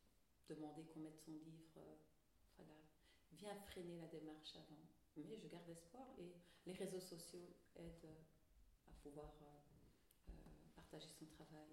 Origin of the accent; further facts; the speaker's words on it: Berchem-Sainte-Agathe, Brussels, Belgium; born there; Quand j'ai fait ma nationalité belge, donc je suis née en Belgique à Berkem-Sataget, à l'hôpital français. Et donc à mes 18 ans, j'ai demandé ma nationalité belge